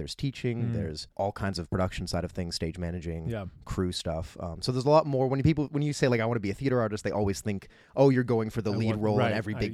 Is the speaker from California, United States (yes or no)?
yes; San Diego, California, United States; moved away as an adult; now in New York, United States; I grew up in San Diego, so California, Southern California native. I've been out in New York for about 8 years now.